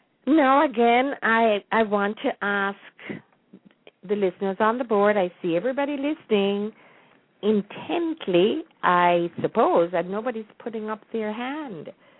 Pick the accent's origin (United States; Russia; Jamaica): Jamaica; the remnants of which we lived, at least I did, when I was growing up in Jamaica in the 30s and 40s.